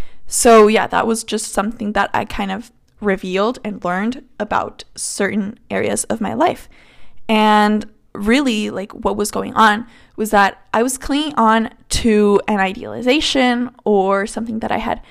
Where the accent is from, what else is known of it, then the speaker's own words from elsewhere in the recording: Colombia; And I was like, "Mister, I come from Colombia."